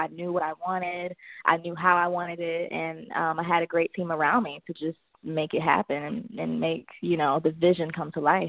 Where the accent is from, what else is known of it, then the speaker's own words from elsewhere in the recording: Miami, Florida, United States; moved away as an adult; now in Los Angeles, United States; No, so I'm from Miami, Florida. So I'm very Southern, and I was born and raised in Miami. I was there until I was 18. So I moved to Los Angeles when I was 18 years old.